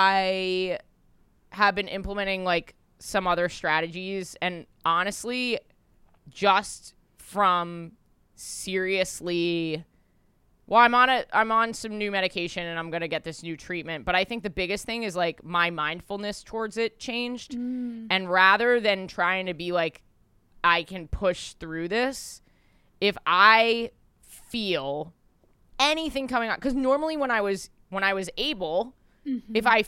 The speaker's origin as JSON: {"language": "English", "region": "New York", "country": "United States", "said": "Because I just like expressing myself and, like, I'm a New Yorker or whatever."}